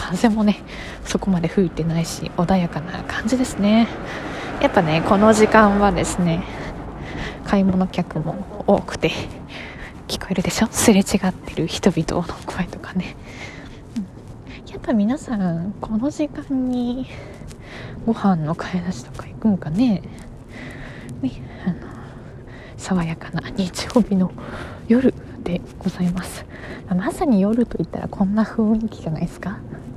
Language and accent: Japanese; Fuchu, Tokyo, Japan; 東京生まれ、東京育ち、何の変哲もございません。東京の府中市というところが出身でございます。競馬場が盛り上がるあの町ですね。